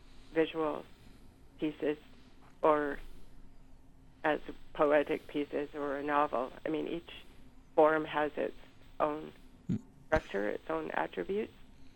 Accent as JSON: {"language": "English", "town": "Shanty Bay", "region": "Ontario", "country": "Canada", "tie": "born or raised there", "said": "I grew up in Shanty Bay on Lake Simcoe, near where the Black settlement is in Oro Township."}